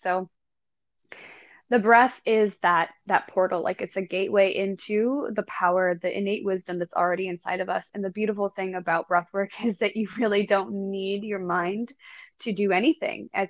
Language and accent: English; Buffalo, New York, United States; now in Redondo Beach, United States; I'm originally from Buffalo, New York, and I moved to, LA, and now I'm in Redondo Beach 6.5 years ago.